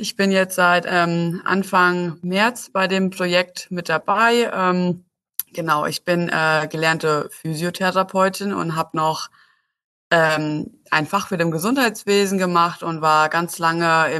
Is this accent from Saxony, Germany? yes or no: no; Florstadt, Hesse, Germany; ich komme aus der Nähe von Florstadt, das ist in der Nähe von Friedberg hier in Hessen, und ja, bin 31 Jahre